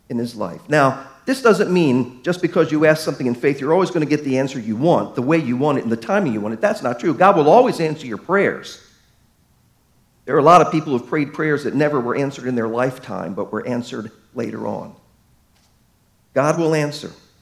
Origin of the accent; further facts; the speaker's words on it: Baltimore, Maryland, United States; Now, many of you know I'm from Baltimore.